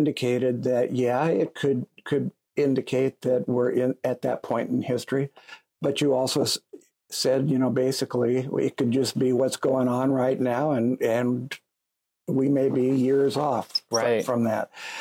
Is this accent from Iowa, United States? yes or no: yes; Iowa, United States; also born or lived in Denver, Colorado; I'm originally from Iowa.